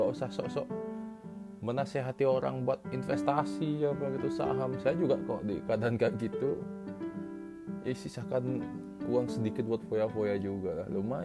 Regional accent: Bali, Indonesia; Saya nih sebagai orang Bali mikir malah nggak ragu gitu, bisa.

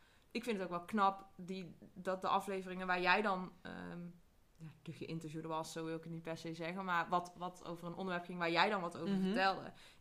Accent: North Brabant, Netherlands; accent: Brabant, soft g; Ik weet dat ik niet Brabants praat, maar je hoort dat ik uit Brabant kom.

